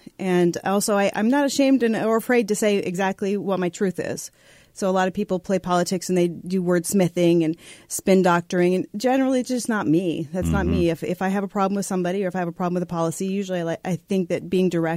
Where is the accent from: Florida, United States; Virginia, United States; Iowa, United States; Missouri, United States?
Iowa, United States; Des Moines; Originally from Des Moines, Iowa, veteran in the United States Navy. And I came back to Iowa and went to Drake University.